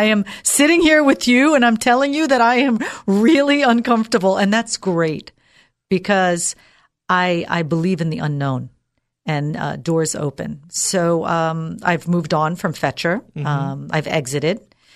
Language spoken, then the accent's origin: English; United States; I've never lived in the Middle East. I'm an American girl born and raised here.